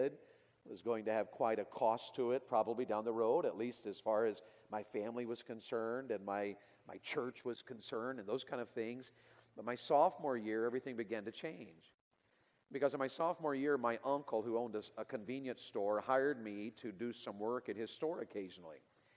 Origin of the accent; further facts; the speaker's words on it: Tennessee, United States; but where I grew up in Tennessee, if it's going to snow, people go to the store and buy everything.